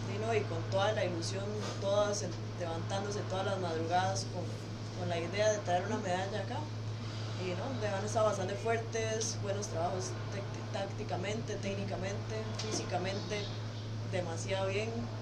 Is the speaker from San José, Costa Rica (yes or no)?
no; San Rafael de Alajuela, Alajuela, Costa Rica; soy de San Rafael de Alajuela